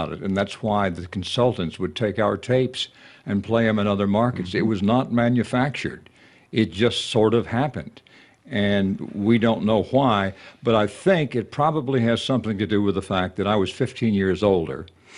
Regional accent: Tennessee, United States; also born or lived in Detroit / Denver / Houston / New York; now in Louisiana, United States; I came here from Detroit, and prior to that, Denver, Houston, New York, Philadelphia. I'm a Tennessee native, but the god-awful pronunciations that I had to face here in Louisiana

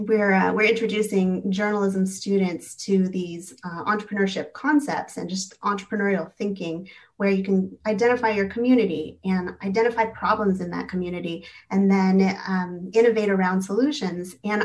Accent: Camarillo, California, United States; I had lots of little internships, you know, with my hometown paper, where I covered the Ventura County Fair, lemon juice drinking contest. That was my first story that actually landed on the front page of the Camarillo Daily News.

